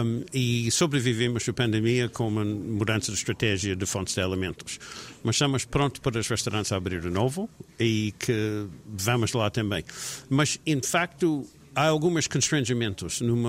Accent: Richmond, Virginia, United States; Portuguese is a second language; na minha terra, que é Richmond, Virginia.

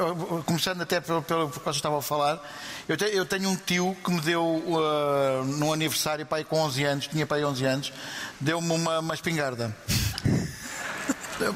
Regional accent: Guinea-Bissau; born there; Eu nasci na Guiné-Bissau.

